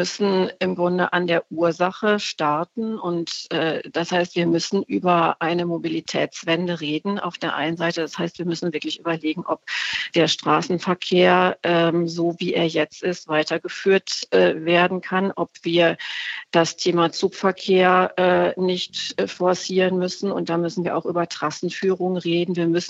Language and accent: German; North Rhine-Westphalia, Germany; Ich selber komme ja aus dem Ruhrgebiet und auch in meiner Heimatregion gibt es Beispiele für solche gut umgesetzten Monitoring-Systeme